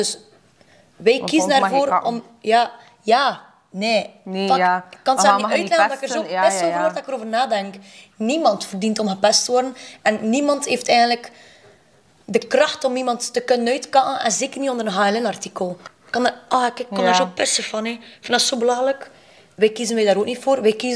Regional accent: West Flanders, Belgium; accent: West Flemish; omdat ik BSO heb gevolgd, ben ik West-Vlaams. Dus dikke zever, hé. Ik ben een West-Vlaming. Ik ga het niet algemeen beginnen klappen.

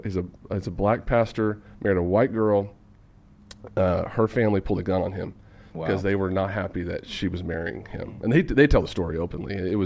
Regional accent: Amarillo, Texas, United States; also born or lived in Dallas; I grew up in Amarillo, was very sheltered.

